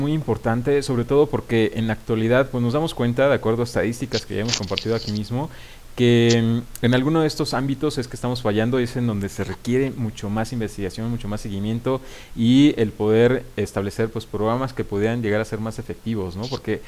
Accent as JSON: {"language": "Spanish", "country": "Mexico", "said": "a las que nos estamos enfrentando en la actualidad como sociedad mexicana."}